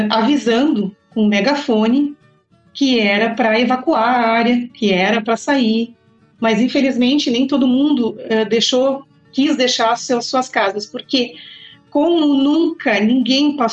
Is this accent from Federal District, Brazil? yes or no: no; Porto Alegre, Rio Grande do Sul, Brazil; morei 20 anos na Matias, nesse bairro populoso, né? Logo que eu vim, eu sou natural de Porto Alegre, logo que eu vim, morei 20 anos lá